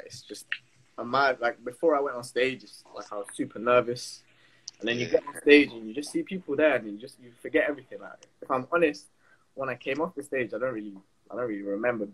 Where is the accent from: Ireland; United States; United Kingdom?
United Kingdom; London; Yeah, you know, it's like growing up in London. It's just fun.